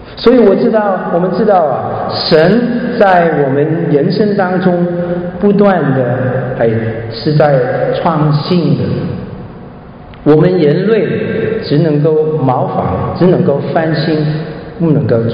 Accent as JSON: {"language": "Chinese", "region": "Shanghai", "country": "China", "said": "你看我在中国旅行，在上海，我是上海人啊"}